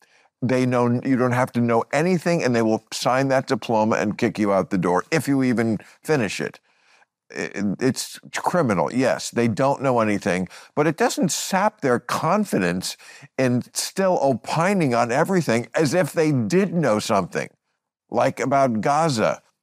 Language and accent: English; New York City, New York, United States; Well, I grew up in New York City.